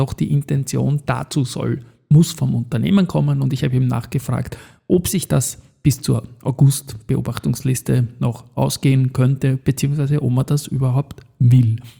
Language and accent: German; Vienna, Austria; im 22. Bezirk, circa 50 Meter von dem Ort, wo ich aufgewachsen bin.